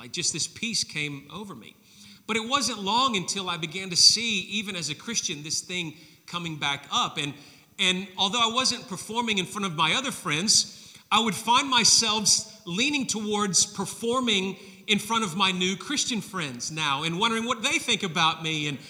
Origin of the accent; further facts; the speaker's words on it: Tennessee, United States; I grew up in this suburb of Memphis, that where I grew up in Tennessee in the United States